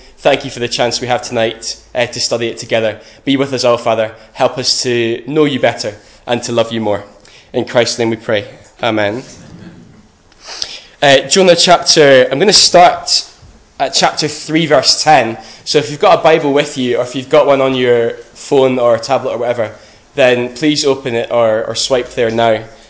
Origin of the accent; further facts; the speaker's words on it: Glasgow, Scotland, United Kingdom; now in Edinburgh, United Kingdom; I grew up in Glasgow. And it's almost a partisan thing to say. And then I moved through to Edinburgh about 6 years ago